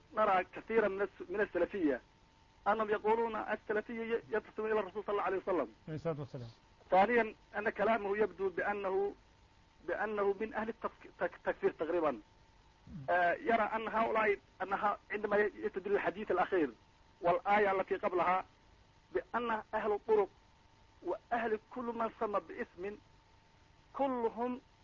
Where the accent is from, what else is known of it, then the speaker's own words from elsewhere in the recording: Somalia; من الصومال.